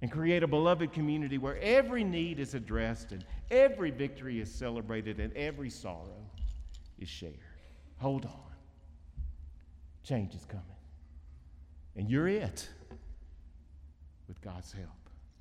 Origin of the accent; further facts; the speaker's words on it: Baltimore, Maryland, United States; We're from Baltimore. We don't smile.